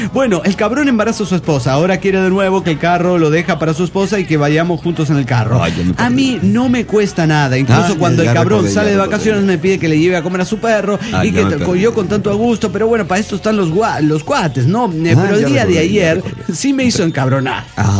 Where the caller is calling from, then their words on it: Toluca, State of Mexico, Mexico; de Toluca.